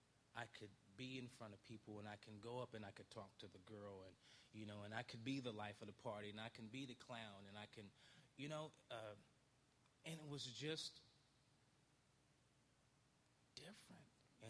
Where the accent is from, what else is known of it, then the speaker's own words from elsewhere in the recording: Stockton, California, United States; I grew up in Stockton, California.